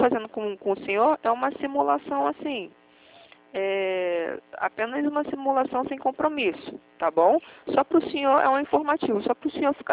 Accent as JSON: {"language": "Portuguese", "region": "Rio de Janeiro", "country": "Brazil", "said": "eu falo do Rio, sou do Rio"}